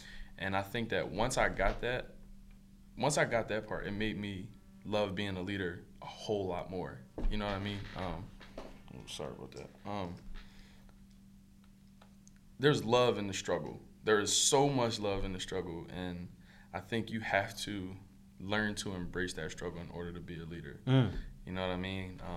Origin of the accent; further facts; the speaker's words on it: Philadelphia, Pennsylvania, United States; I'm from Philly, and when I went back to Philly, I saw all my boys doing the same exact stuff.